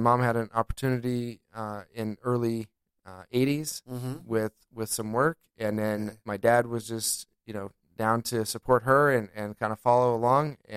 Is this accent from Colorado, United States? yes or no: yes; Golden, Colorado, United States; born there; I was born in Golden, Colorado.